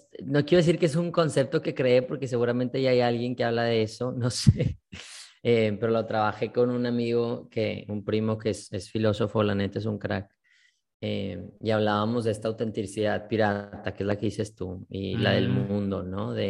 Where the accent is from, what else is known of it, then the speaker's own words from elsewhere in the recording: Mexico; en mi ciudad, en mi país, tengo una responsabilidad como mexicano, ¿no?